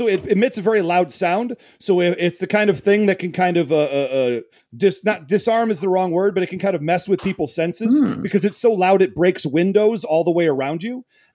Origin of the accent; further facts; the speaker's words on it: Livonia, Michigan, United States; That would be Livonia, Michigan. Home of RoboCop.